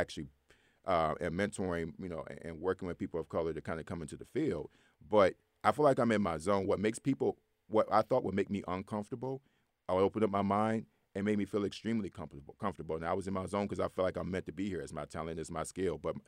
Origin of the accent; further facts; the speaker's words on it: Detroit, Michigan, United States; So, as I said, I grew up in Detroit, Michigan, largest black city in the United States